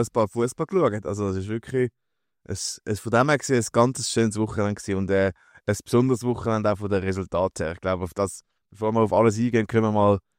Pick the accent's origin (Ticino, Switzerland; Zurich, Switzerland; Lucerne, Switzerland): Zurich, Switzerland; Ich bin aus Zürich.